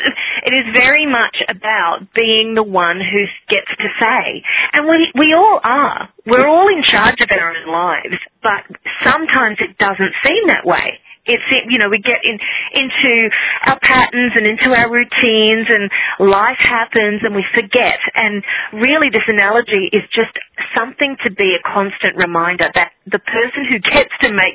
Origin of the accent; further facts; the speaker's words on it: Australia; now in New York, United States; Well, I am from Australia originally